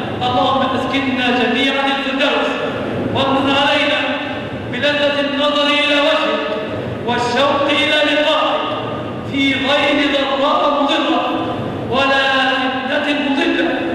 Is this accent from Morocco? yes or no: no; Egypt; عن بلادنا مصر